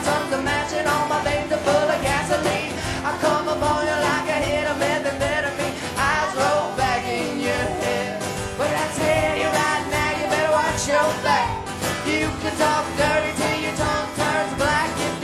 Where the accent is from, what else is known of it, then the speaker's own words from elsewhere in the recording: Charleston, South Carolina, United States; We're from Charleston, South Carolina.